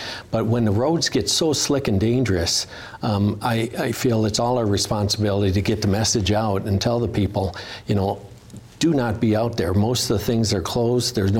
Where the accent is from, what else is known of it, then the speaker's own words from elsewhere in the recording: Detroit, Michigan, United States; and I'm from Detroit